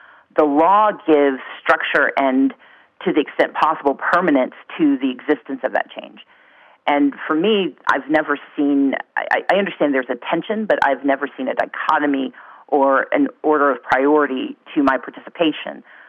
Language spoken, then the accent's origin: English; Deep South, United States; I'd like to begin by thinking about the fact that I grew up in the Deep South.